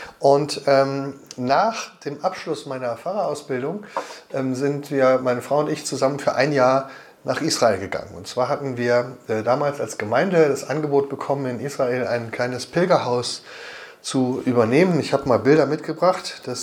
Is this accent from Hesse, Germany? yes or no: yes; Marburg, Hesse, Germany; Ich komme aus Marburg.